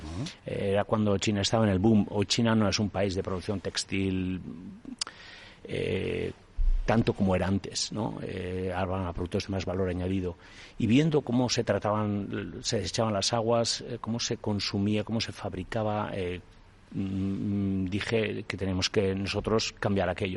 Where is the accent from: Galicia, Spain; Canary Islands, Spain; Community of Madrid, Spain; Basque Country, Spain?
Basque Country, Spain; Guernica; soy de Guernica, entonces ser de Guernica y que no te interese la historia, pues me parece, no sé, a mí me parecía lo más natural